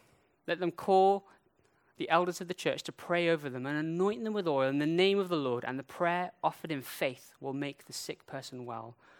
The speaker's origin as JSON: {"language": "English", "country": "India", "tie": "born or raised there", "said": "However, I remember this one time cycling down the Ghat, the mountain roads in India where I grew up, with a bunch of friends."}